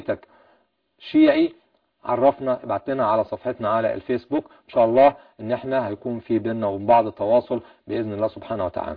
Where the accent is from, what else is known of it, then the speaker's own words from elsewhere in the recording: Egypt; احنا مصريين